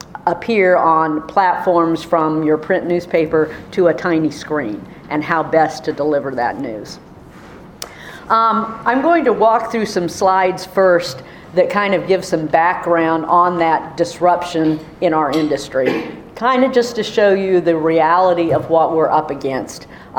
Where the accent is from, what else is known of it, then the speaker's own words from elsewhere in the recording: Kansas, United States; I grew up in Kansas on a farm. We ran a dairy, grew corn and soybeans.